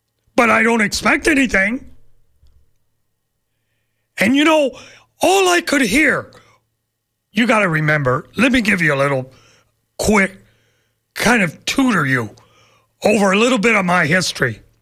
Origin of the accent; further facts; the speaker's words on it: Tampa, Florida, United States; I know for me, my great times was growing up in West Tampa.